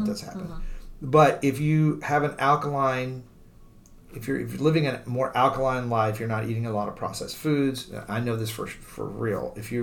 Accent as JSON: {"language": "English", "town": "Dallas", "region": "Texas", "country": "United States", "tie": "born or raised there", "moved": "as an adult", "said": "You know, I was born in Dallas, grew up in Texas, and lived there until I was 34."}